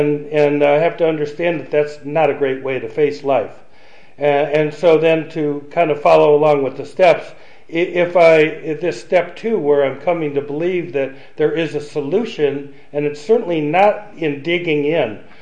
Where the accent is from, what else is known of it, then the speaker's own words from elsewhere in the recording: Cleveland, Ohio, United States; you've had a glimpse of how I was raised back in Cleveland, Ohio